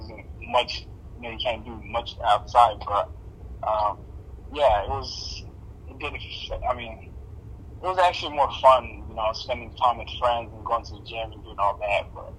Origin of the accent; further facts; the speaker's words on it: Somalia; also born or lived in Texas; now in Minnesota, United States; I'm from Somalia, and well, I lived in Texas for 12 years. I just moved down to Minnesota last summer. So I'm just came from Texas last summer, last summer.